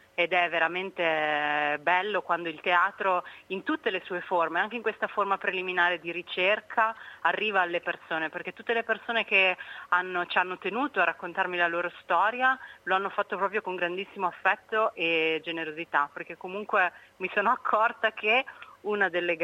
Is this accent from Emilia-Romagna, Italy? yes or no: no; Veneto, Italy; Io racconto l'alluvione del 51 in Polesine, che è la mia terra d'origine